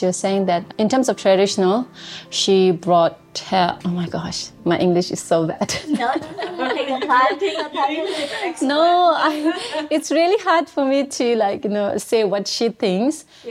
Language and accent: English; India; born there; I was born in India. So it's been 28 years. I have never been back to Tibet.